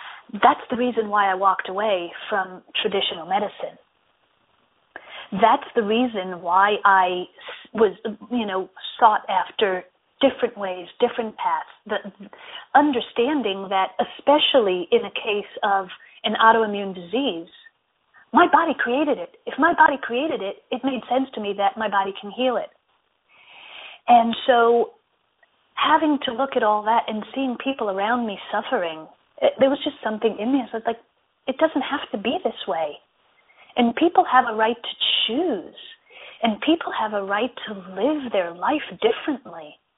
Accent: Israel; I grew up in Israel, and by the time I was in high school, I experienced two wars. I lived in a state where there was constant threat of terror.

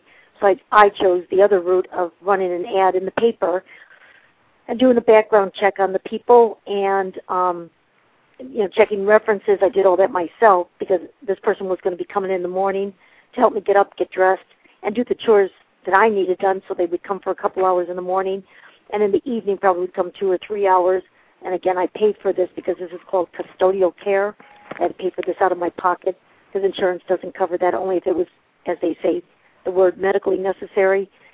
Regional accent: New Jersey, United States; now in Florida, United States; Again, I was from New Jersey. I'm in Florida now.

